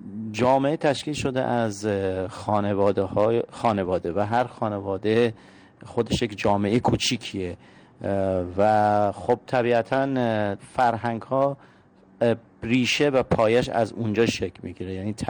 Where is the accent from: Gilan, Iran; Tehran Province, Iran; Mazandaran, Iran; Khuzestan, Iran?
Khuzestan, Iran; Abadan; now in Ardabil, Iran; والا ما وقتی جنگ شد رفتیم دیگه، این لهجمون تغییر که حالا که اومدیم مقداری سخت شده